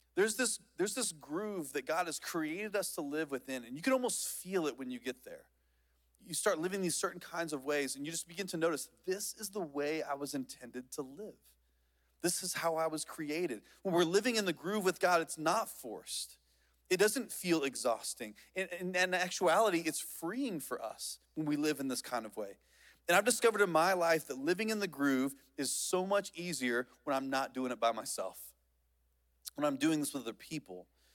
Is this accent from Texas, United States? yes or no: yes; Van, Texas, United States; I grew up in East Texas in a little tiny town called Van.